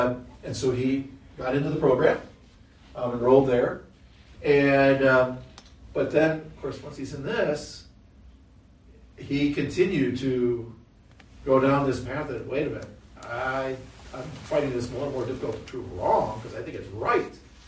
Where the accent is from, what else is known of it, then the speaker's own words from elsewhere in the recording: Milwaukee, Wisconsin, United States; But if you remember, I'm from Wisconsin, I'm from Milwaukee.